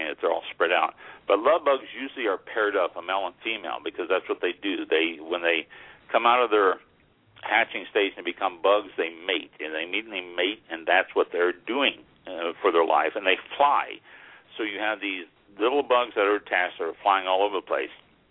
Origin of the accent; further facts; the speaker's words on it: Missouri, United States; I Missouri is my home state, and which we should be covering next week, but Missouri is my home state.